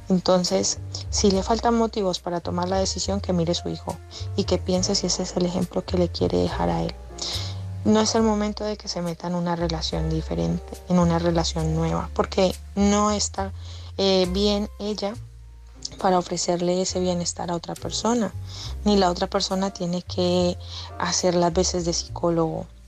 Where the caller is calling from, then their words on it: Madrid, Community of Madrid, Spain; de Madrid